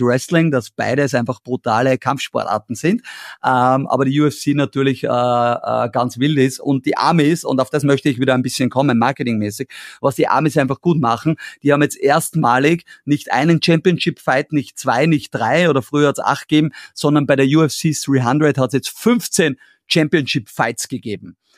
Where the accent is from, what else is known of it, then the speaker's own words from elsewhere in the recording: Austria; Das nehmen wir als Österreicher oft nicht so wahr